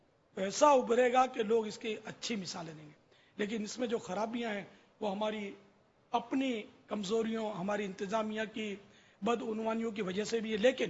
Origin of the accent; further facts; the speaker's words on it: Pakistan; Basically میں تو یوں پاکستانی ہوں, اصلاً نسلاً جس کو بولتے ہیں نا, سو فیصدی پیدائشی پاکستانی.